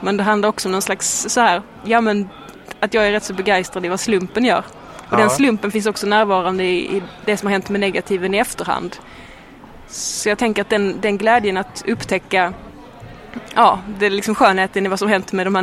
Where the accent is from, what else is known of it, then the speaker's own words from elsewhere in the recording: Skåne, Sweden; accent: Skånska; att jag är kvinna och att jag pratar skånska